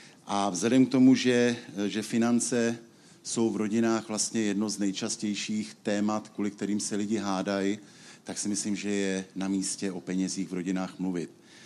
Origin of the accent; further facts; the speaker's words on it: Chomutov, Ústí nad Labem Region, Czechia; jsem tady s manželkou, pocházíme z Chomutova.